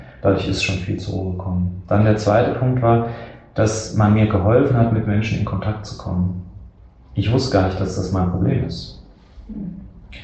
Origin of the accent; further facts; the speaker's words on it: Dresden, Saxony, Germany; Und ich komme aus Dresden